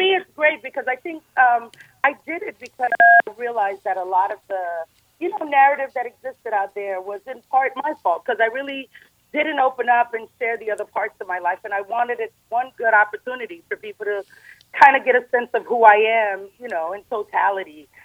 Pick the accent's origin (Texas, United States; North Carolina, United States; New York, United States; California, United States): New York, United States; New York City; born there; But yes, I was born in Manhattan, in New York.